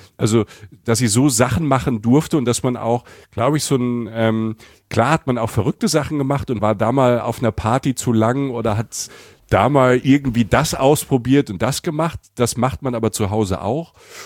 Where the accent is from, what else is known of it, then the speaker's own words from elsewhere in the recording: Rhineland-Palatinate, Germany; ich komme aus der Pfalz, 1000 Einwohner, ne, wunderschön, südliche Weinstraße, es ist die Toskana, es ist alles wunderbar.